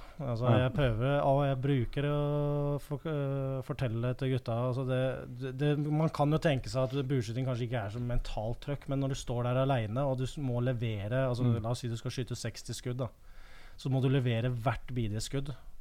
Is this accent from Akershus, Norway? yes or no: yes; Asker, Akershus, Norway; also born or lived in Drammen; now in Oslo, Norway; Jeg født I Drammen, men mesteparten av ungdomstida I Asker. Og så, ja, så, når jeg 36 år gammel, jeg gift nå, har to barn. Jeg har bodd I Oslo I mange, mange år nå